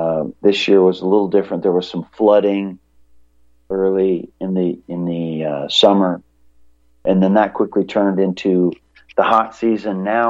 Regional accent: Pacific Northwest, United States; also born or lived in Libby, Montana; I was born in Libby, Montana, and grew up around the Pacific Northwest, Montana, Washington, Idaho.

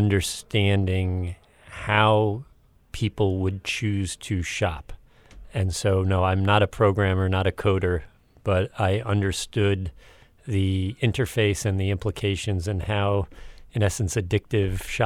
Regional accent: Manhattan, New York, United States; So I'm from Manhattan. Lived there till I was 8, and then my mom got mugged in our elevator of our building, and we decided to move out to the presumed safety of the suburbs.

